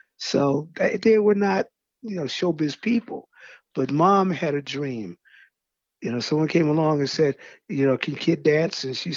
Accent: Brooklyn, New York, United States; also born or lived in Miami; I was born in Miami, Florida. I was raised in Brooklyn, New York.

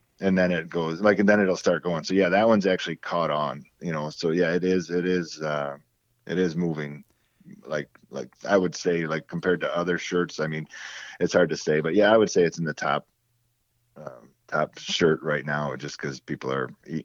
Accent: Trenton, Michigan, United States; born there; I was born here in Michigan, Trenton, actually, which is a small city just south of Detroit.

